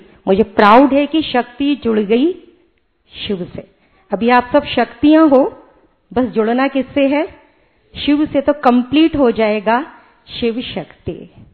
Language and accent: Hindi; Agra, Uttar Pradesh, India; मैं आगरा से हूँ, आगरा नपुरा सेंटर से।